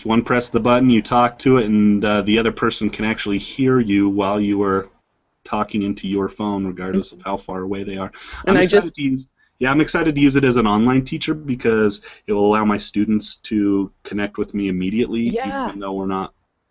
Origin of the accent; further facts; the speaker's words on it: Idaho Falls, Idaho, United States; Yes, I'm from Idaho Falls, Idaho.